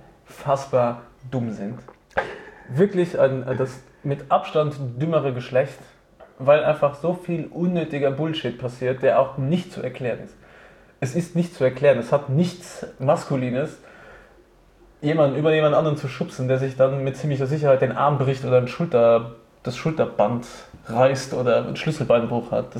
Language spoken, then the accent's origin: German; Innsbruck, Tyrol, Austria; moved away; Also ich meine, vor 10 Jahren bin ich aus Innsbruck hergekommen.